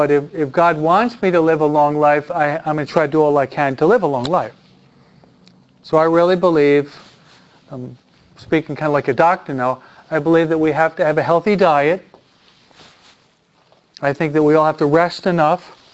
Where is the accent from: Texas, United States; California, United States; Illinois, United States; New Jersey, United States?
New Jersey, United States; I'm from New Jersey where it gets cold out.